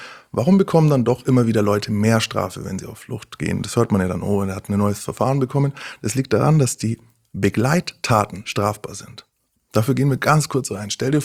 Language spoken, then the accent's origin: German; Nuremberg, Bavaria, Germany; Ich bin Nürnberger, war in Nürnberg.